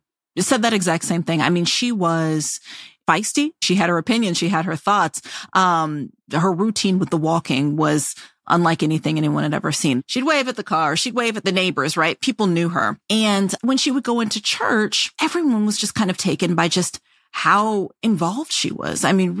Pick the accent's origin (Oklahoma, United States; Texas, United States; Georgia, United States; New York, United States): Oklahoma, United States; I grew up in Oklahoma. Everybody has storm cellars for the most part.